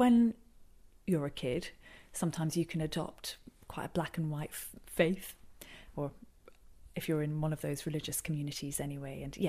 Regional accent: Thailand; I grew up in Southeast Asia, so in Thailand, and my parents were missionaries.

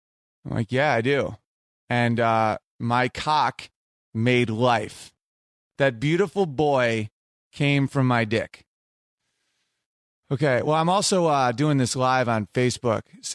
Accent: United States; born there; Because Native American, like I'm Native American. I was born in America.

